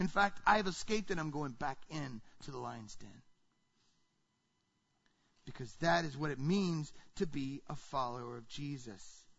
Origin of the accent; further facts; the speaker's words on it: United States; because I'm an American and it's pretty easy to be who I am